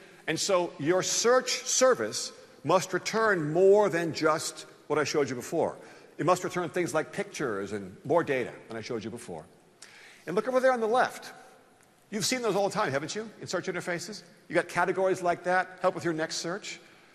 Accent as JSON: {"language": "English", "country": "United States", "said": "Sorry, I'm an American. Sneakers. You'd say trainers, probably, right?"}